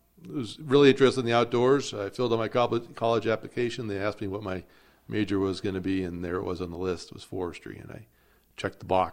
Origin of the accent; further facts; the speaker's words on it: Massachusetts, United States; I grew up about 40 miles outside of Boston. My father was an electrical engineer in the defense industry, and my mom was a stay-at-home mom and then turned into a paralegal.